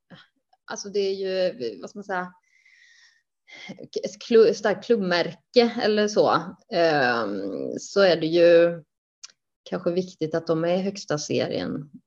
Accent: Vänersborg, Västra Götaland County, Sweden; Jag är ju från Vänersborg, så att Lidköping var ju alltid vår den klubben vi åkte till under juniortiden.

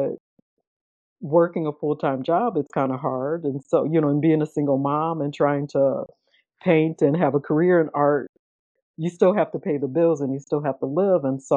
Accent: Aurora, United States; And growing up in Aurora, we were poor.

